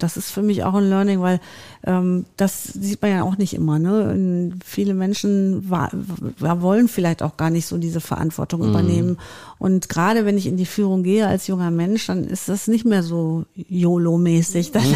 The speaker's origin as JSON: {"language": "German", "town": "Gelsenkirchen", "region": "North Rhine-Westphalia", "country": "Germany", "tie": "born there", "said": "Mein Geburtsort ist Gelsenkirchen."}